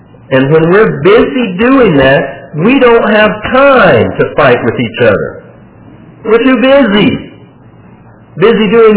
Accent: Butler, United States; well, I'm from Butler and you're from Lisbon

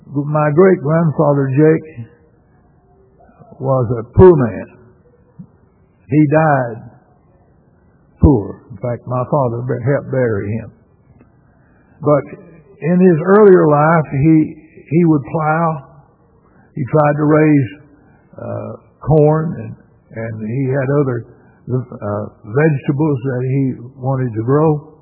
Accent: Arkansas, United States; now in Texas, United States; And I grew up in North Arkansas, and there were congregations almost on every crossroads.

